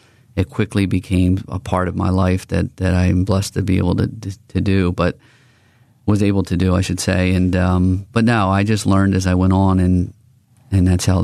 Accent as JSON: {"language": "English", "town": "Philadelphia", "region": "Pennsylvania", "country": "United States", "said": "Again, I'm from Northeast Philadelphia. I played Division II basketball."}